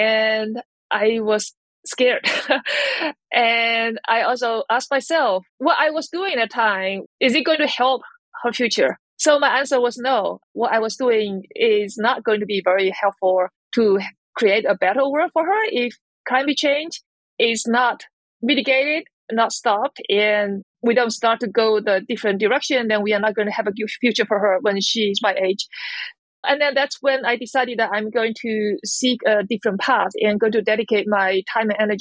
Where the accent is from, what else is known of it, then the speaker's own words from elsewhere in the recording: China; English is a second language; moved away as an adult; also born or lived in Massachusetts; now in Boulder, United States; and I live in Boulder, Colorado, but I was born and raised in China and I went to college there.